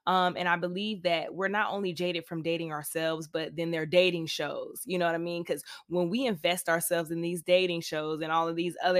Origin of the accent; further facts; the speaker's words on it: the South, United States; And listen, I'm from the South. So in the South, things are a lot more Bonnie and Clyde, at least for me.